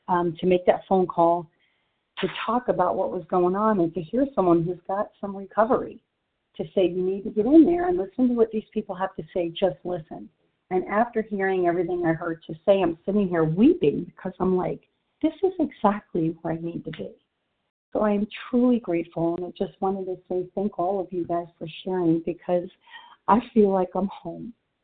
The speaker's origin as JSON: {"language": "English", "region": "Arizona", "country": "United States", "said": "I am from Arizona, and I am really, really grateful to be here."}